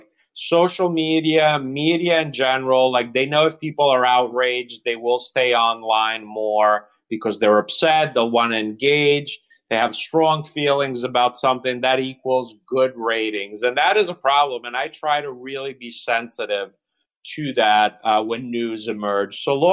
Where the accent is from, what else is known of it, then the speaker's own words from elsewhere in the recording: Italy; now in United States; This time of year, you know, I grew up in Italy. I'd spend a lot of my summers in the U.S. with my grandparents.